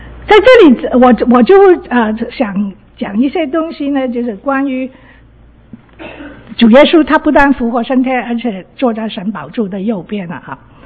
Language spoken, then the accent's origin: Chinese; Guangdong, China; Chinese is a second language; 对不起，我是广东人的啊，有时候转不过来那个国语啊